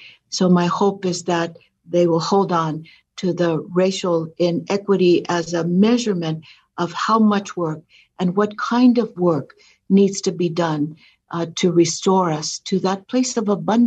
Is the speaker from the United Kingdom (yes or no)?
no; Texas, United States; Because I'm from South Texas, I'm very connected to that camp in Matamoros and Brownsville